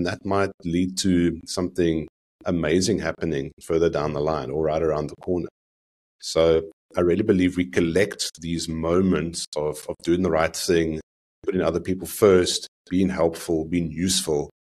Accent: South Africa; still sees the value in being a South African, championing what South Africans are about

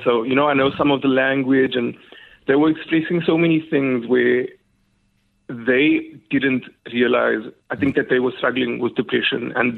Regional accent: Clark Estate, Western Cape, South Africa; I grew up in Clark Estate, which is quite similar.

